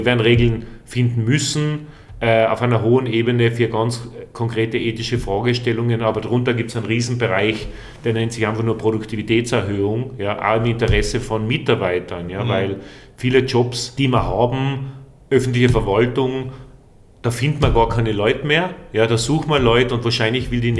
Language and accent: German; Austria; als Österreicher, überzeugter Österreicher, der gern da lebt